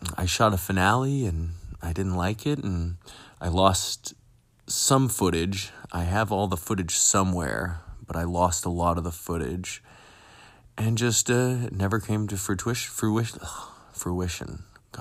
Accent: Alaska, United States; I'm from Alaska originally. That's where I moved from originally.

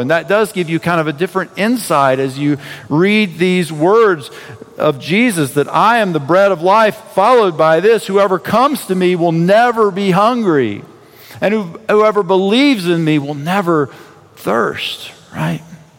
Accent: South Carolina, United States; Some of you know, I grew up in South Carolina, the state of South Carolina in the United States.

